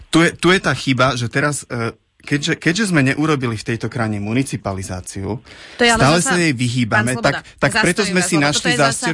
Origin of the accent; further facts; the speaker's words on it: Prešov, Prešov Region, Slovakia; ja nie som Bratislavčan. Akože ak mám teraz používať argument typu, že ja som z Prešova